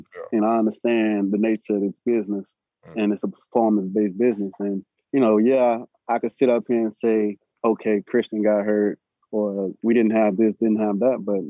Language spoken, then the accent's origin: English; Florida, United States; I was always just like, man, I'm from South Florida.